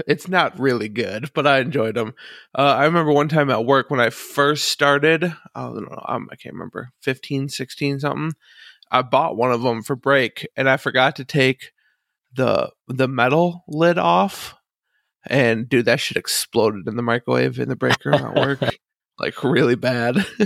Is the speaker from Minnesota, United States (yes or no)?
yes; Minnesota, United States; Ugh, I've never had spam, not once in my life. And I grew up in Spam Town, USA.